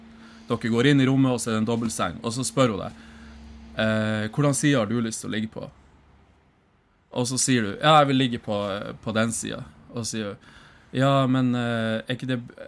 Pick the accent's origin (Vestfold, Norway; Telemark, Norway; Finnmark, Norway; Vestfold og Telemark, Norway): Finnmark, Norway; Jeg var hjemme i Finnmark.